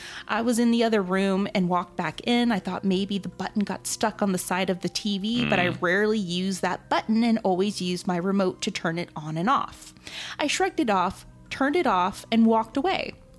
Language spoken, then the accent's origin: English; Rochester, New York, United States; My hometown of Rochester, New York, has many, and even my college, Niagara University, is haunted.